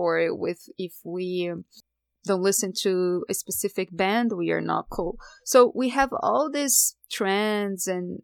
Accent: Brazil; English is a second language; moved away as an adult; now in United States; I have an accent and I am an immigrant. And I grew up in Brazil and I came to the United States with 30 years old. I was 30 years old.

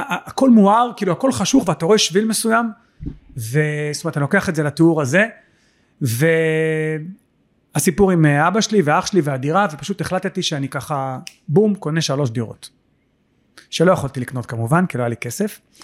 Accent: Holon, Tel Aviv District, Israel; בכל זאת אני חולוני, אז הסוחר שבי יוצא החוצה

